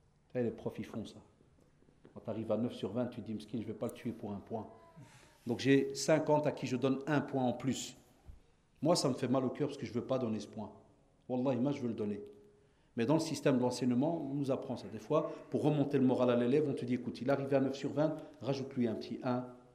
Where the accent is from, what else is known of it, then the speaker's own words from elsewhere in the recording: Belgium; chez nous en Belgique